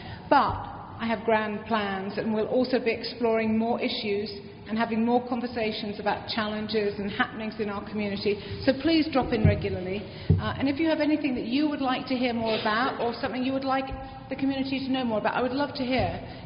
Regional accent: United Kingdom; accent: British; now in Buffalo, United States; Although I've been in Buffalo 20 years or so, I'm told that my British accent remains pretty strong.

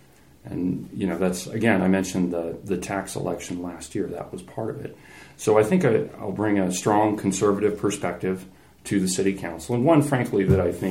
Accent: Buffalo, New York, United States; also born or lived in Laramie; I grew up in Buffalo. I was actually born in Laramie, but that was only because my parents were going to college there. And so I think when I was three, we moved back to Buffalo, and I pretty much lived here my entire life

